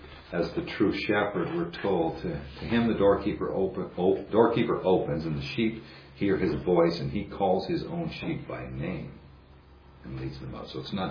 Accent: Canada; I'm Canadian.

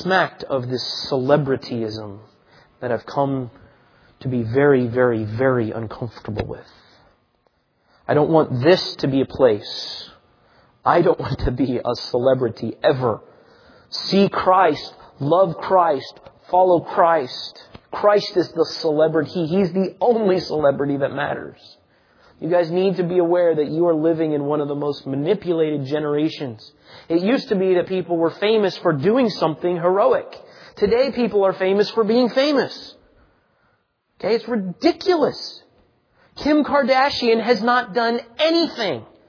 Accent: Indianapolis, Indiana, United States; I grew up in Indianapolis, and when I was in my late teens, early 20s, the Billy Graham Crusade came to town.

